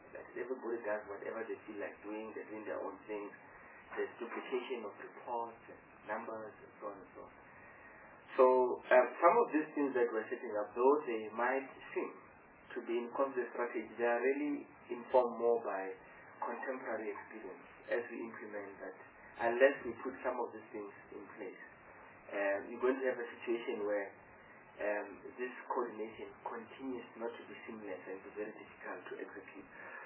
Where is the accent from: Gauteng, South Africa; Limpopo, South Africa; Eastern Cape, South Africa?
Limpopo, South Africa; on normal I say I come from Limpopo and I keep citing the examples